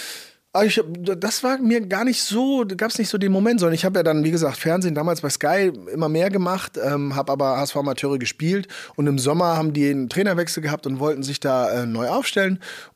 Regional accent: Hamburg, Germany; ich wollte zurück in meine Heimat, Hamburg, Superstadt

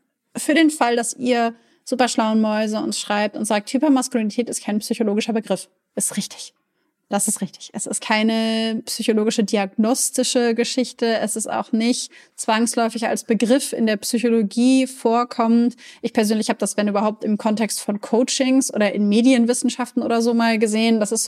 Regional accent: Hanover, Lower Saxony, Germany; aber ich komme ja aus Hannover, da gibt's das.

